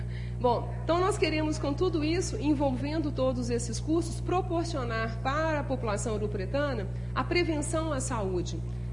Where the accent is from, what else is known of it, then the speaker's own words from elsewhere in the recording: Caeté, Minas Gerais, Brazil; born there; Eu não nasci em Ouro Preto, eu nasci pertinho daqui, em Caeté.